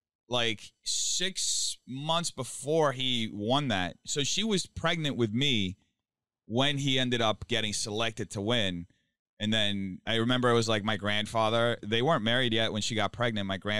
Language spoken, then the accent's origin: English; São Paulo, Brazil; I grew up in São Paulo.